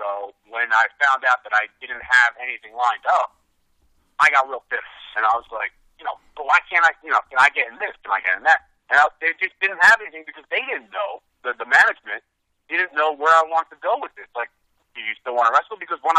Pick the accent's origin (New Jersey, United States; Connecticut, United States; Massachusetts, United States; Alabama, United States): New Jersey, United States; Belleville; It was in my hometown where I was born, in Belleville, New Jersey. So it was, like, really... a homecoming of sorts. We did it at Belleville High School.